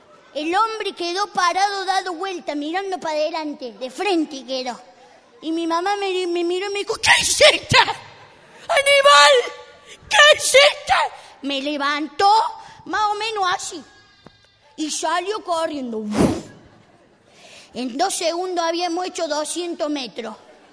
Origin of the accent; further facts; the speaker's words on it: Córdoba, Argentina; soy cordobés